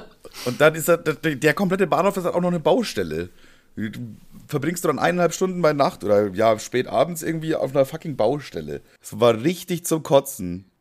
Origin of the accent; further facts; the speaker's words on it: Bavaria, Germany; ich bin ja eigentlich Urbayer. Ich bin in Bayern geboren, in einem kleinen Dorf, bin da aufgewachsen und alles, bin mit 18 in die nächste größere bayerische Dorfstadt, ist eigentlich fast eine Dorfstadt gezogen. Und meine ganze Kindheit und so war halt bayerisch geprägt.